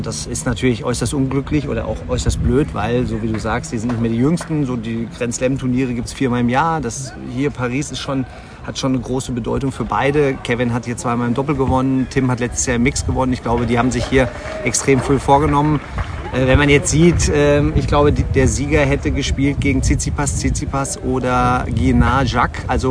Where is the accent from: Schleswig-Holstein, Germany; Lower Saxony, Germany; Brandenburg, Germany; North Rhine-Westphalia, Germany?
North Rhine-Westphalia, Germany; Herdecke; Er hat damals in Herdecke gewohnt, meiner Heimatstadt.